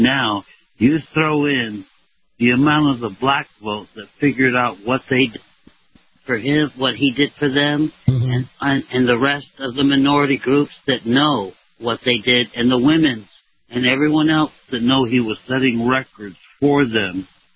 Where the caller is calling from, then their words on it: Tampa, Florida, United States; Hey, Kyle. … from Tampa again.